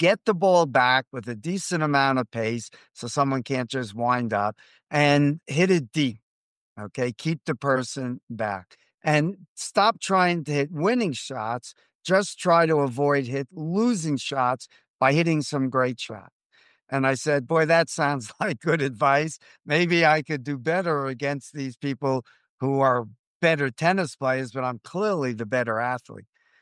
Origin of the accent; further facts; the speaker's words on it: New York City, New York, United States; And this story begins with my background as a kid growing up in New York City.